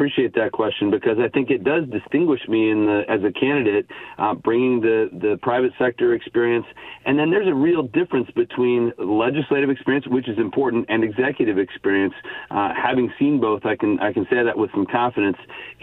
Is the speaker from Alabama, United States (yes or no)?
no; Idaho, United States; moved away as an adult; I was raised in Idaho and came to Oregon for college and have stuck around ever since with a couple of brief exiles.